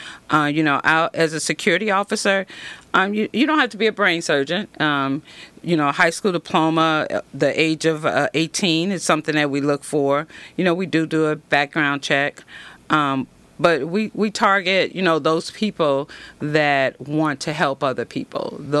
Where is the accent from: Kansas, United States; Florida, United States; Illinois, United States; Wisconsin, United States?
Illinois, United States; Chicago; moved away as an adult; now in Texas, United States; Yes, that's correct. I grew up on the south side of Chicago. Was tired of being cold.